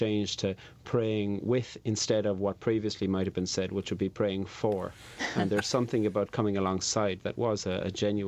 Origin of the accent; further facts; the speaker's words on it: Cork, Munster, Ireland; moved away as an adult; now in Belfast, United Kingdom; I'm from Cork on the very south coast, and so where I'm from, just about 99.9% Catholic. So I moved to Belfast about 15 years ago.